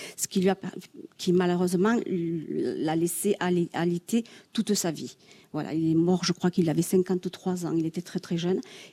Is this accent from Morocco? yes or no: no; Mazamet, Occitanie, France; J'ai passé 18 ans à Mazamé, dans ma ville natale, et 5 ans à la Bastide d'Oréroux. Donc, je suis plus palmiste, entre guillemets, que mazamétaine.